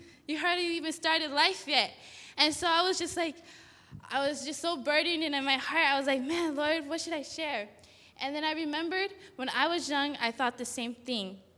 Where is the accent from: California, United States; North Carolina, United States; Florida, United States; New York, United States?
California, United States; Sacramento; I'm originally from Sacramento.